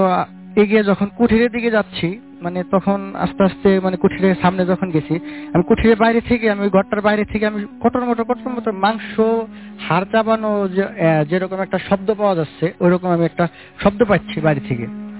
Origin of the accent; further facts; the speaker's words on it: Manikganj, Dhaka Division, Bangladesh; now in Uttara, Bangladesh; আমি এসেছি উত্তরা, উত্তরা থেকে আমার হোম ডিস্ট্রিক্ট মানিকগঞ্জ।